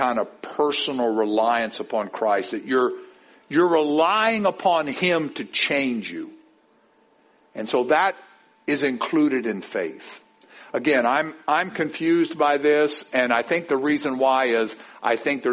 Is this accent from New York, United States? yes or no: no; Kentucky, United States; I'm from Kentucky, and I'm not that smart